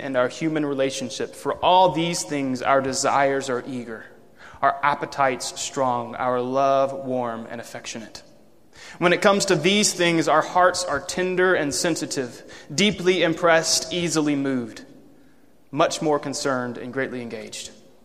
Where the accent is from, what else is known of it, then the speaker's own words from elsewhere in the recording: Tennessee, United States; I grew up in Tennessee, even though I was a Georgia Bulldog fan